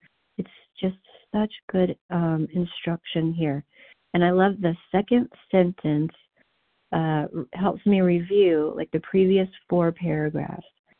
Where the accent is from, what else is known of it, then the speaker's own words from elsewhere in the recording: Missouri, United States; from Missouri, so grateful to have the miracle of being recovered today.